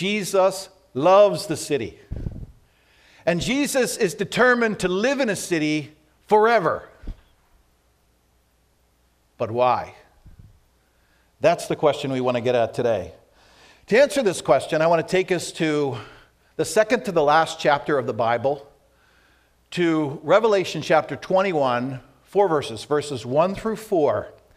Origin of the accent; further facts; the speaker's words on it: Media, Pennsylvania, United States; In fact, I was born and raised in Delaware County, Media to be precise.